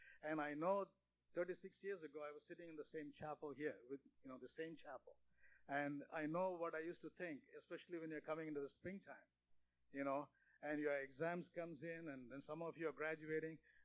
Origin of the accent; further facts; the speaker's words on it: Malaysia; accent: Malaysian English; English is a second language; now in United States; I had difficulty with American English because I grew up in Malaysia, Malaysian English a little different than American English.